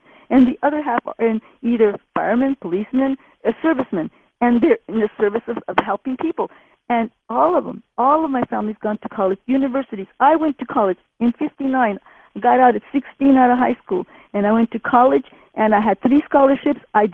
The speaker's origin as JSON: {"language": "English", "town": "Los Angeles", "region": "California", "country": "United States", "said": "And even if our parents were so-called poor, I come 5 generations from Los Angeles. Everybody here was so-called poor."}